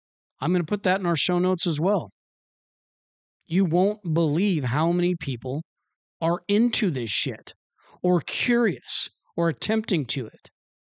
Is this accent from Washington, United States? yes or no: yes; Washington, United States; I'm from Washington State.